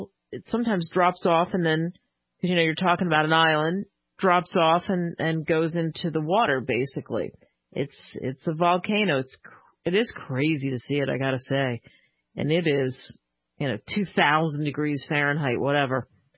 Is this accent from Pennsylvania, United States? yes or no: yes; Pennsylvania, United States; Where I grew up outside of Philly, if you had 16 inches of snow, guaranteed a couple of days off.